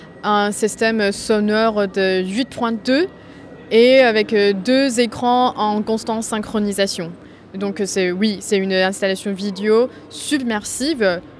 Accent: China; je viens de la Chine continentale.

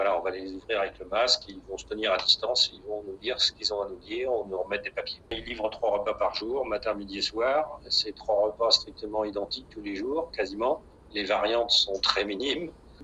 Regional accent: Nantes, Pays de la Loire, France; je suis à Hong Kong avec mon épouse Evelyne. Nous sommes retraités et nous venons de Nantes.

